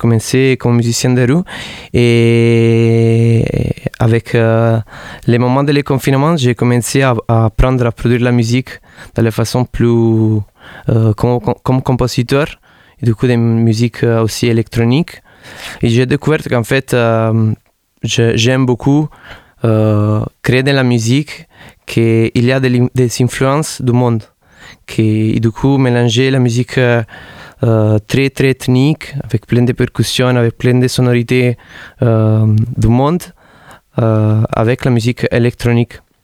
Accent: Naples, Campania, Italy; French is a second language; now in Montpellier, France; Je viens de Napoli, qui est aussi une ville très, très, très ethnique, entre plein de cultures différentes qui se sont fusionnées.

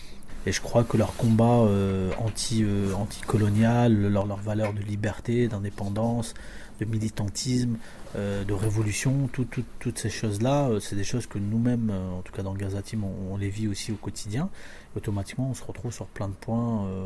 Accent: Dunkirk, Hauts-de-France, France; je suis d'origine de Dunkerque, dans le Nord.

